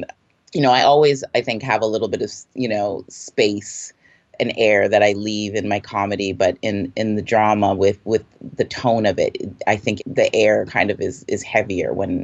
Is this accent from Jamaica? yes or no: yes; Jamaica; I think that's another benefit of being Jamaican.